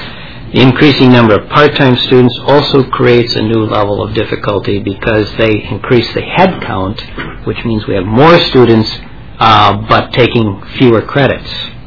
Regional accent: Rochester, Minnesota, United States; I'm from Rochester, Minnesota, at Rochester Community and Technical College.

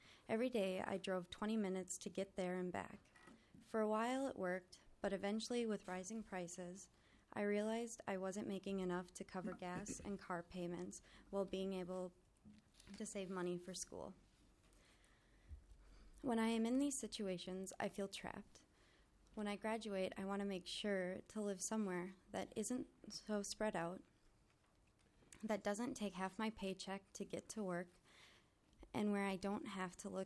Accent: Bemidji, Minnesota, United States; I come from Bemidji, Minnesota, to study at Augsburg College.

